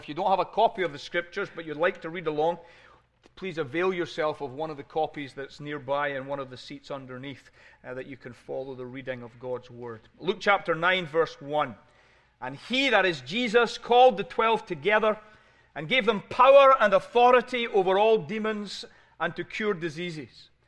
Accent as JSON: {"language": "English", "region": "Scotland", "country": "United Kingdom", "tie": "born or raised there", "said": "When I was growing up in Scotland, I would attend Sunday school."}